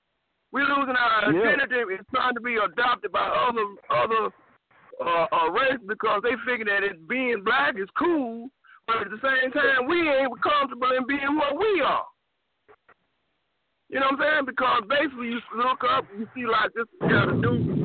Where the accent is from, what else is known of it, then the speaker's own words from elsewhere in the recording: Dallas, Texas, United States; Now, me and Deacon Reverend Lewis, we come from South Side Dallas. You know, we were some of the first, you know, youngsters, man, that really started, you know, growing up in South Dallas.